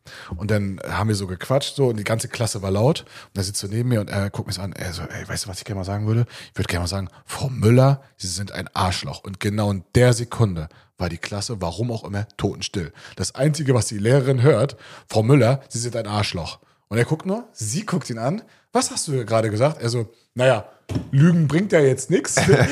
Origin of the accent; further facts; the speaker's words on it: East Germany, Germany; ich bin halt in der Platte groß geworden, ne, ostdeutsche Platte, alles Plattenbauten. Sozial war da halt auch viel, ne, viel Leute, die nicht so viel Geld hatten und wir hatten auch so ein Asylantenheim nebenan.